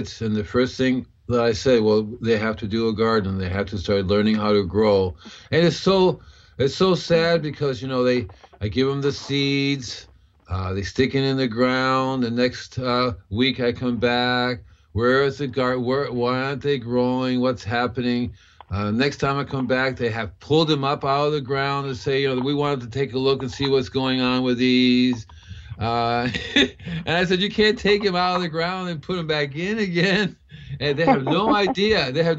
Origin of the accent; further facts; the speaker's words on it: Puerto Rico; also born or lived in Cuba; now in United States; As a kid, I grew up with it in Puerto Rico and Cuba. Everybody was out there gardening, you know.